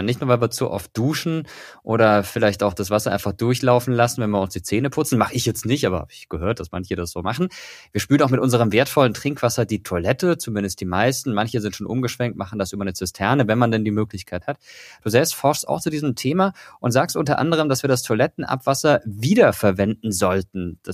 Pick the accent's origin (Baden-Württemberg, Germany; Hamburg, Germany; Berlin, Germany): Baden-Württemberg, Germany; Karlsruhe; meine Heimat denken, Karlsruhe, eine sehr schöne Stadt